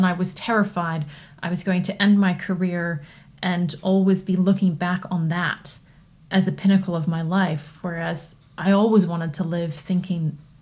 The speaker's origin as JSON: {"language": "English", "town": "Toronto", "region": "Ontario", "country": "Canada", "tie": "born or raised there", "said": "So I grew up in Toronto."}